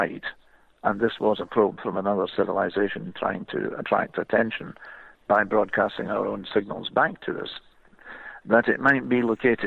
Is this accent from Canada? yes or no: no; Troon, Scotland, United Kingdom; also born or lived in Edinburgh; I was born in Edinburgh, but I have never lived there. I grew up on the west coast of Scotland in Troon, which any golfers listening will know.